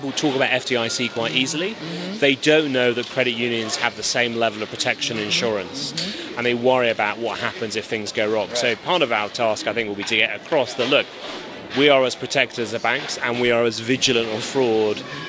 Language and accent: English; England, United Kingdom; you can tell I'm English